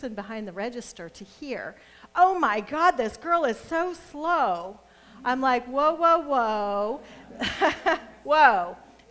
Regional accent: Nebraska, United States; Actually, the East, because I'm from the East, from Nebraska.

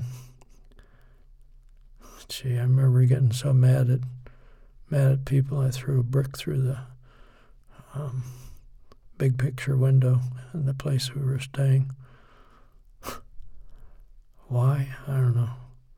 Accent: Youngstown, Ohio, United States; I remember growing up in Laclede Avenue in Youngstown

